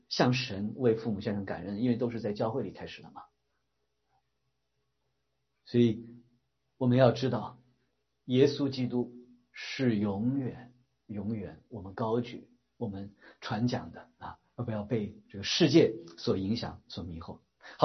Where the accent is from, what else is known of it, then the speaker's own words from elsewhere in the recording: China; 我们中国人一说就是逢年过节啊，就是这个。我以前在国内的时候，读书大学里面我们有一个老师啊